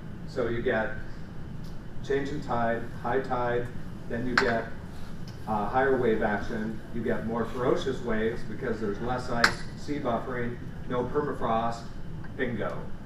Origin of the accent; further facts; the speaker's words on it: Iowa, United States; I got to tell my story about growing up in Iowa as a kid, a long way from the ocean.